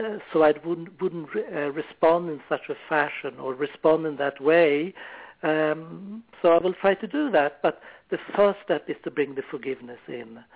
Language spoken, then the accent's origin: English; Sweden; When I grew up in Sweden, and we had practices once a week to go down in the bomb shelter if there was a nuclear explosion, atomic bomb.